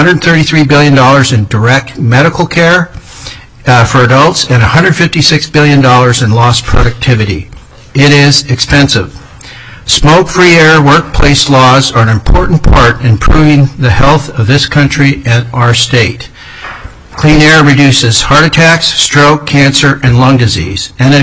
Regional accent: Wrangell, Alaska, United States; now in Juneau, United States; I'm a family physician born and raised in Wrangell, Alaska.

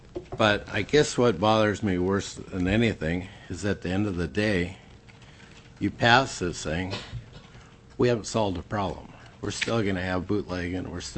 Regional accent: Kodiak, Alaska, United States; I'm from Kodiak. I've owned a bar and a liquor store on that island for 25 years.

